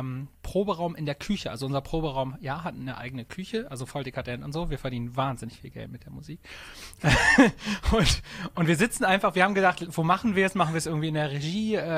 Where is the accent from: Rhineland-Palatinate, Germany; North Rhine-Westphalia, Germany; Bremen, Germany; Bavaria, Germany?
Bremen, Germany; Wir kommen aus Bremen, sind sesshaft in Bremen hier.